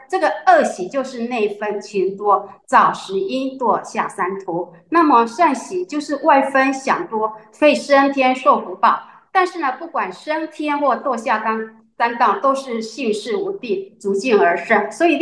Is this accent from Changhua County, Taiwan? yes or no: yes; Changhua County, Taiwan; 我是彰化人，彰化县八卦山有一尊大佛。